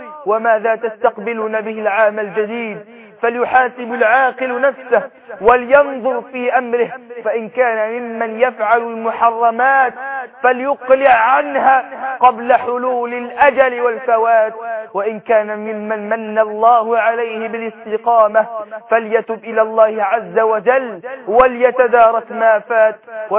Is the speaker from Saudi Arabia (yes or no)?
no; Egypt; بلدنا مصر